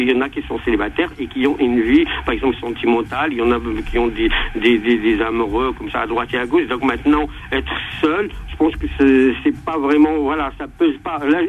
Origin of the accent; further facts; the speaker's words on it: Morocco; moi, donc, moi, je suis marocain.